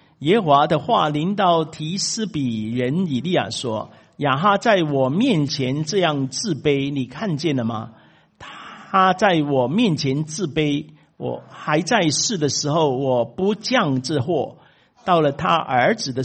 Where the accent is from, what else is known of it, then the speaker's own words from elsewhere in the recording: China; 我们中国人有说的说过几句，说过一句话